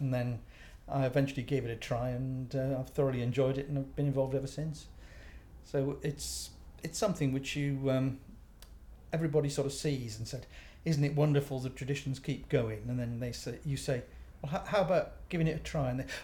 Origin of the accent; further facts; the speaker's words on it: Wales, United Kingdom; now in England; I come from a place called Church Eaton, which is a small village just outside Stafford. So that's where I've lived for about the last 40-odd years. Originally, I come from South Wales.